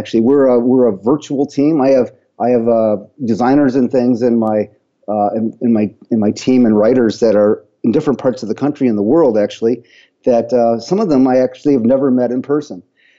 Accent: Toledo, Ohio, United States; Well, I'll start with the fact that I was born and raised in Toledo, Ohio.

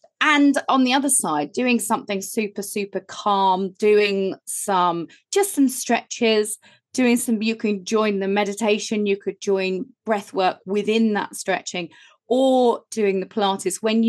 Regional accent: Whitstable, South East England, United Kingdom; I'm from Whitstable and I am your friendly vitality coach. I live in sunny Whitstable.

